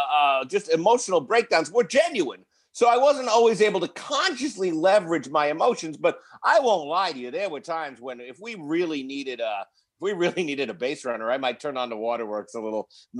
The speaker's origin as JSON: {"language": "English", "town": "Queens", "region": "New York", "country": "United States", "tie": "born or raised there", "said": "By ethnic, I mean they're New Yorker by birth, whereas I'm a Bostonian by birth, born in Queens."}